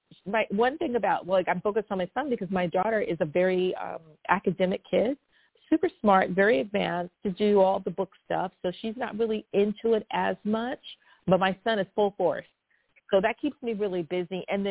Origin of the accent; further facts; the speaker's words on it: California, United States; also born or lived in New Jersey / New York / United Kingdom; So I left New Jersey when I was a little girl. So I was raised in California. I was raised in the Valley. So I moved out here when I was really young.